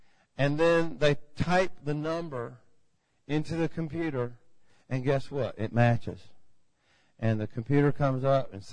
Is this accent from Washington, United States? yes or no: no; Atlanta, Georgia, United States; Seriously, I grew up in Atlanta in the 70s.